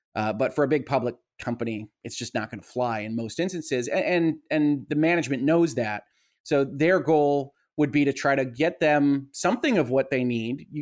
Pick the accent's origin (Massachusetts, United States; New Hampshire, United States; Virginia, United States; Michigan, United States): Michigan, United States; Detroit; I'm from the Detroit area. We are unionized here in Michigan